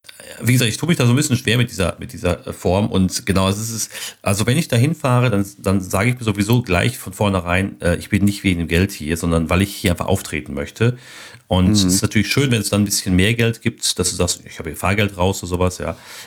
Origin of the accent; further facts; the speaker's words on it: Steinfurt, North Rhine-Westphalia, Germany; Dazu habe ich noch Shows eben in hier in meinem Heimatort in Steinfurt, im Nachbarort oder in Nachbarorten.